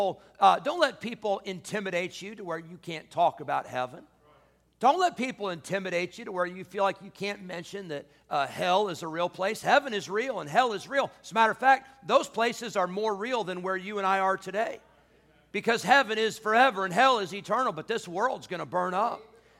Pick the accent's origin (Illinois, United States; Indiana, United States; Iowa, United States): Illinois, United States; Where I grew up in Illinois, we went to some Chicago Cubs games, the old Wrigley Field there in Chicago.